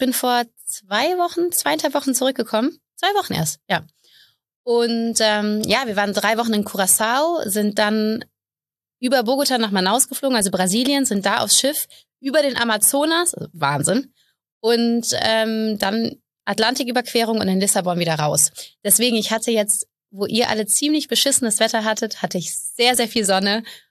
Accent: Bonn, North Rhine-Westphalia, Germany; Also ich bin gebürtig aus Bonn

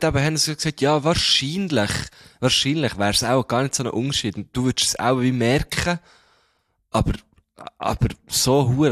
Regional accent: Bern, Switzerland; wo kommst du denn da her? Und dann so, ja, von Bern und so

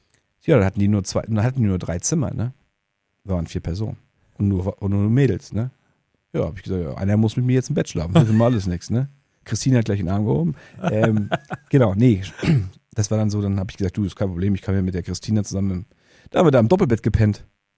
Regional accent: Rostock, Mecklenburg-Vorpommern, Germany; Ich bin auch Rostocker

